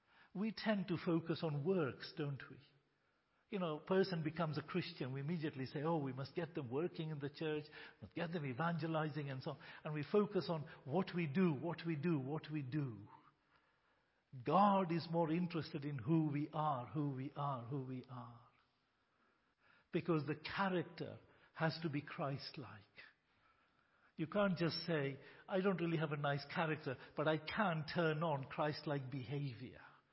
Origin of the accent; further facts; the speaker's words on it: India; I'm an Indian. I like spicy food.